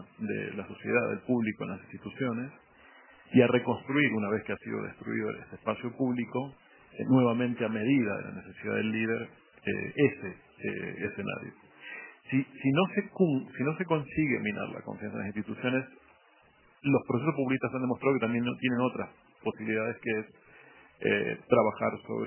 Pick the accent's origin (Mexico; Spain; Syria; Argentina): Argentina; Soy argentino.